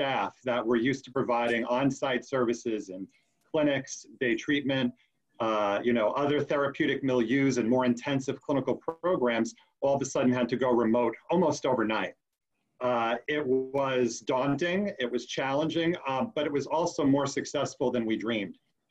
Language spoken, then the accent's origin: English; Brooklyn, New York, United States; Grew up in the city, grew up in Brooklyn, and then out on the island a little bit, but went to school in Manhattan